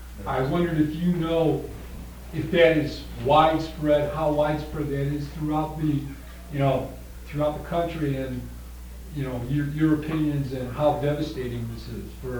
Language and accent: English; Illinois, United States; In regards to attitudes, I'm also from the Chicagoland area.